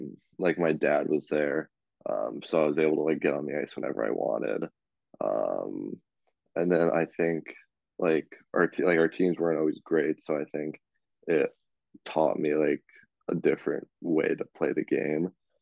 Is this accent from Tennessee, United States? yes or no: no; California, United States; We're really lucky that there's only three AAA teams in California. So having one like right in my hometown was really big.